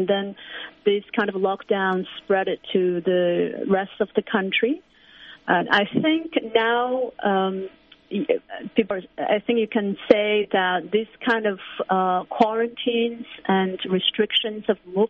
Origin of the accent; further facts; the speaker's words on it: Hubei, China; English is a second language; I came from Hubei province, right? That's my hometown.